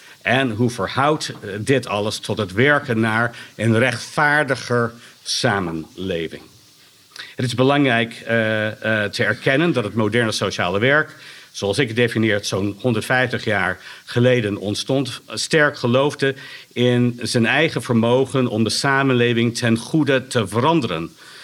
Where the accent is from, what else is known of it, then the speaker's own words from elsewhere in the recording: United States; Dutch is a second language; now in Netherlands; Ten tweede zeg ik als Amerikaan, heel veel van de ideeën vanuit mijn thuisland zijn dan hier ook overgewaaid.